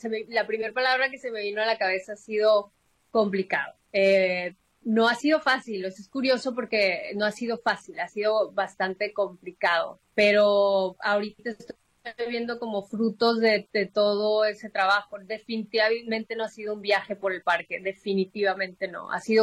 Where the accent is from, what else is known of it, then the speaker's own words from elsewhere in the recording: Mexico; me quieran otra vez y me acepten otra vez como ciudadana mexicana.